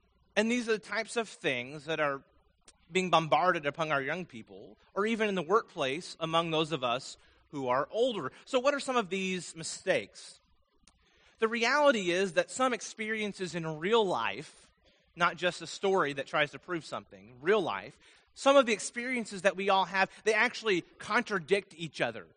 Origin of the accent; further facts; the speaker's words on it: Vermont, United States; Actually, he was born not too far from where I grew up in Vermont